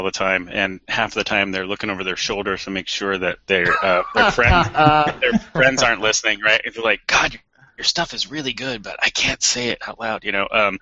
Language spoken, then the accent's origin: English; Silicon Valley, California, United States; I grew up in Silicon Valley, and I worked at Sun and Apple and eBay